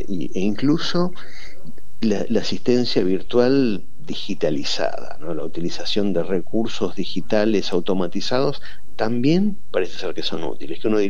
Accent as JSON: {"language": "Spanish", "region": "Buenos Aires", "country": "Argentina", "said": "nosotros somos porteños, estamos acostumbrados a que en Buenos Aires vos salís"}